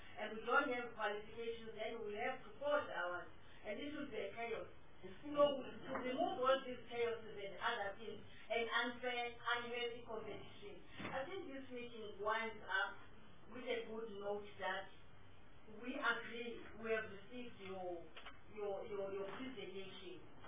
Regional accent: South Africa; Well, we never go away. We are South African.

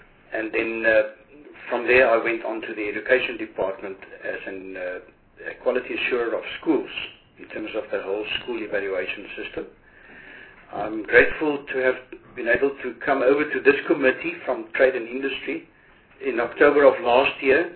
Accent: Western Cape, South Africa; I'm here from the Western Cape

